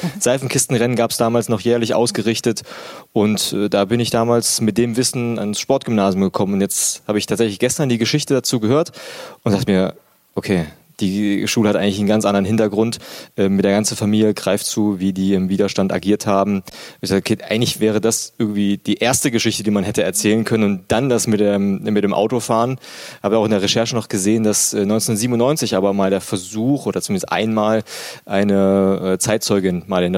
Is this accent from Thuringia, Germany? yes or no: yes; Suhl, Thuringia, Germany; now in Oberhof, Germany; Ich bin in Suhl geboren, Suhl aufgewachsen.